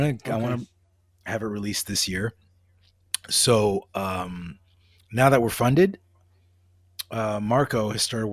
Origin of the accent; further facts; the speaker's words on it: Canada; I'm Canadian